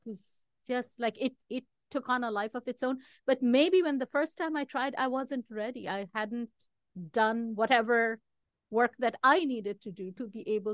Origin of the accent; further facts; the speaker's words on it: Delhi, India; also born or lived in Kolkata; I grew up in Delhi, born in Calcutta, grew up in Delhi.